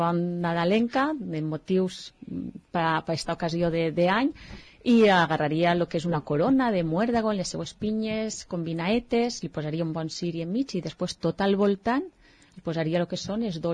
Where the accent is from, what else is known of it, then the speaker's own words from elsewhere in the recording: Oliva, Valencian Community, Spain; Jo sempre dic que el meu poble sempre m'ha apoyat en tot el que ha fet